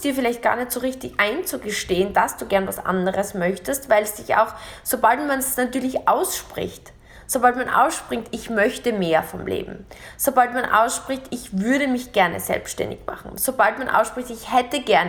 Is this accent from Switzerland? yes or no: no; Dubai, United Arab Emirates; Denn ich bin gerade kürzlich aus Österreich und Deutschland zurückgekehrt, zurück nach Dubai, in meine Heimat.